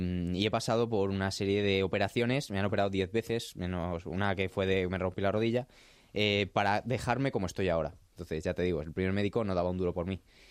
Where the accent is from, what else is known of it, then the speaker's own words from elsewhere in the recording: Canary Islands, Spain; born there; yo nací en Canarias